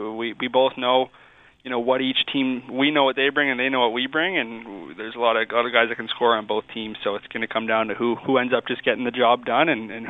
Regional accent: Calgary, Alberta, Canada; being a Calgary kid, you know, actually hearing my name called, not just in the draft, but to my hometown team in the first round, is something that is truly a dream come true.

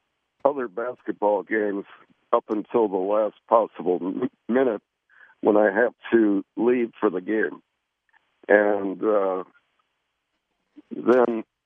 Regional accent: Wisconsin, United States; while I was growing up in Wisconsin, I was heavily influenced by Frank Lloyd Wright.

